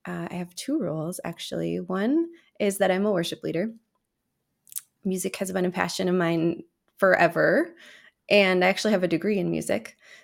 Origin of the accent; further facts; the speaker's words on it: Appleton, Wisconsin, United States; But fun fact, I grew up in Appleton and I grew up a few doors down from our St. Peter campus.